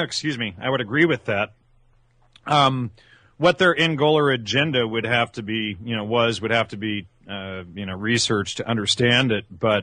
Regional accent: Calimesa, California, United States; I grew up in the Inland Empire. I grew up in a little town called Calum Mesa, which is next to a little town called Yucaipa.

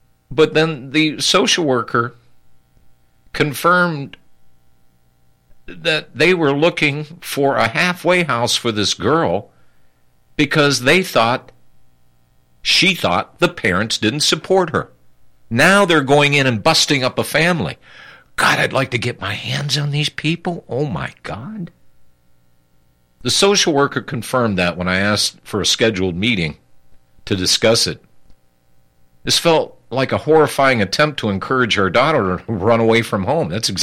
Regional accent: Illinois, United States; including in my home state of Illinois.

